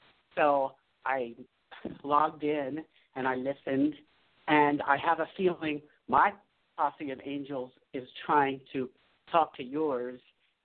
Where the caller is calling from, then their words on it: Taos, New Mexico, United States; Well, presently I'm in Taos, New Mexico.